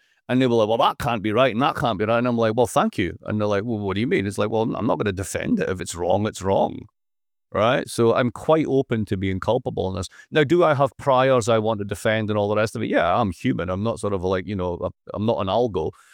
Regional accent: Dundee, Scotland, United Kingdom; now in United States; I'm originally from Dundee in Scotland

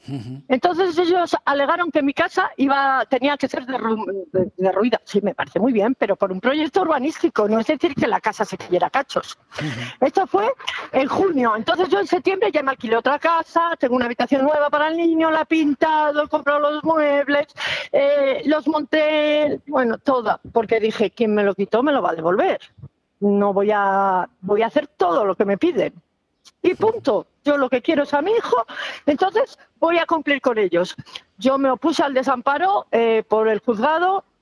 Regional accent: León, Castile and León, Spain; y efectivamente soy de León, capital.

